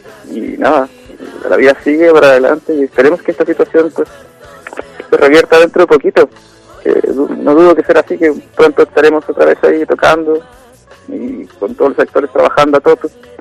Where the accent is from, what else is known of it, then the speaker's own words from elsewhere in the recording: Santiago, Santiago Metropolitan Region, Chile; also born or lived in Salamanca / Galicia; now in Spain; yo nací en Chile, soy Santiago de Chile, y llegué aquí a España en el 2004. Nada, estuve en Salamanca